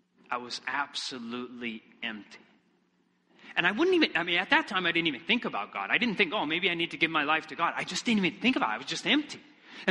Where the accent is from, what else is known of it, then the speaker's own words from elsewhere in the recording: Michigan, United States; But I come from Michigan originally. And so the weather there is colder in Michigan.